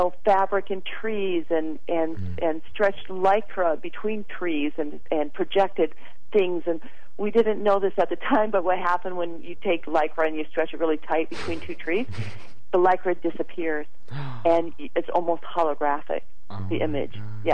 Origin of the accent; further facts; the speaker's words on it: Michigan, United States; I grew up in Michigan. I know this.